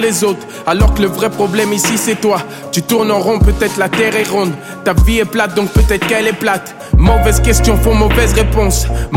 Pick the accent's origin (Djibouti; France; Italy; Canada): France; Avant j'attirais toutes les moqueries quand je disais je suis français d'origine zaïroise.